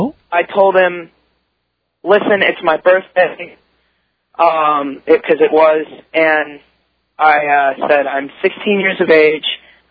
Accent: Florida, United States; I'm the kid from Charlotte County who called in telling you guys.

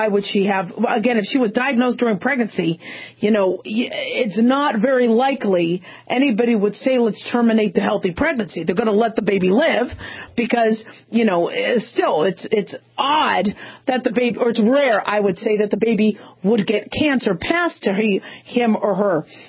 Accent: Phoenix, Arizona, United States; now in Las Vegas, United States; You know, I grew up in Phoenix. I'm living in Vegas.

